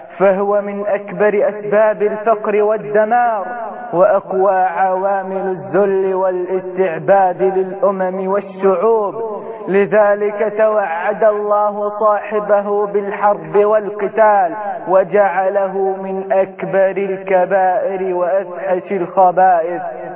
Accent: Egypt; بلدنا مصر

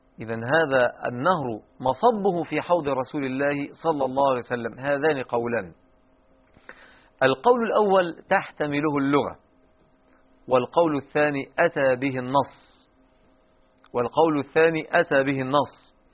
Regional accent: Egypt; الذي نسميه عندنا في مصر لودان

